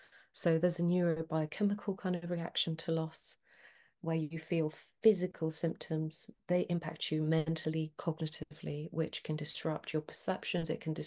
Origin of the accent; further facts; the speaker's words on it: Athens, Attica, Greece; English is a second language; moved away as an adult; now in United Kingdom; So, for example, I'm actually Greek. So I was born and bred in Athens. My family are all there. I've lived in the UK for 30 years